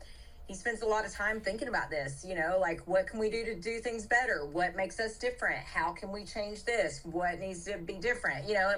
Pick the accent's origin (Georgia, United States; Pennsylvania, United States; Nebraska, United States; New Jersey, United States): Georgia, United States; growing up on the East Coast, you know, in Georgia